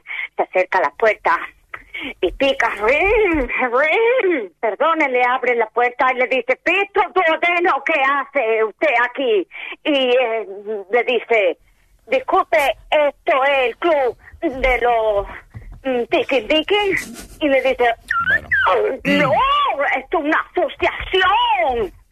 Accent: Barcelona, Catalonia, Spain; de Barcelona.

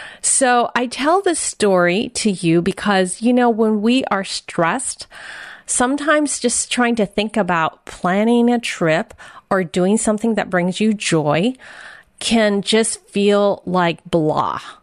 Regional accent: San Francisco, California, United States; born there; And my mother was a mail order bride. I was born in San Francisco, Chinatown.

